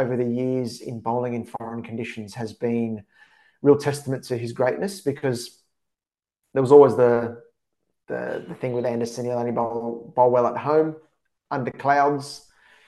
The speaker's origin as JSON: {"language": "English", "country": "Australia", "said": "as an Australian fan, you got to hold your head up and say, hold your hand up and say, what an outstanding career this guy's had."}